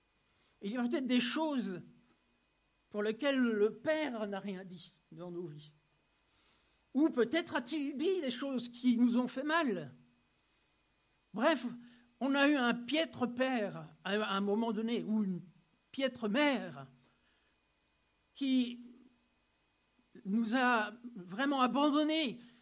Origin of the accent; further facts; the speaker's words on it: Normandy, France; Voilà, je viens de Normandie